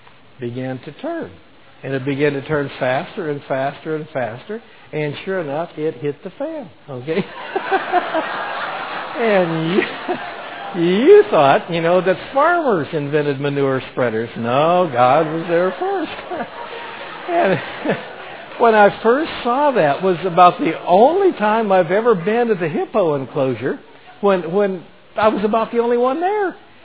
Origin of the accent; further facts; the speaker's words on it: Florida, United States; as a child growing up in Florida, I had pet alligators.